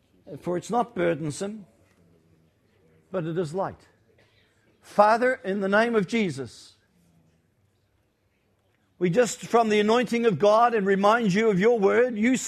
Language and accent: English; New Zealand; now in Melbourne, Australia; I'm in Melbourne, but I'm a Kiwi Melbourne. I'm actually a joint citizen now, so I'm an Aussie and a Kiwi.